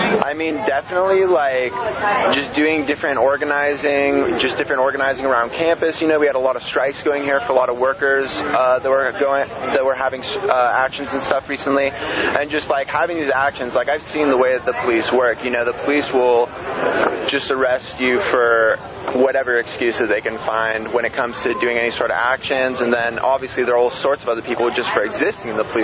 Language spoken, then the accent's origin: English; California, United States; I'm actually from the East Bay, so I go to UCSC, though, so I'm a student here.